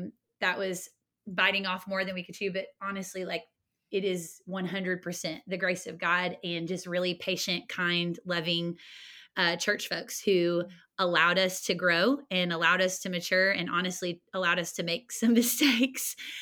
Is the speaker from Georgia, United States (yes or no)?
yes; Marietta, Georgia, United States; I'm actually originally from Georgia, believe it or not.